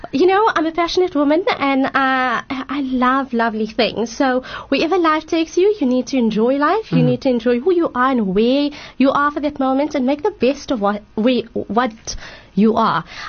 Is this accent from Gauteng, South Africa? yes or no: yes; Johannesburg, Gauteng, South Africa; I'm from Johannesburg